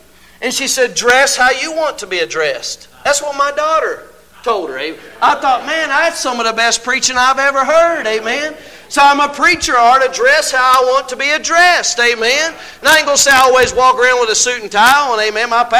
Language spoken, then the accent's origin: English; Kentucky, United States; I remember growing up in Kentucky, my mama, I mean, if it said 55, she was probably doing 85.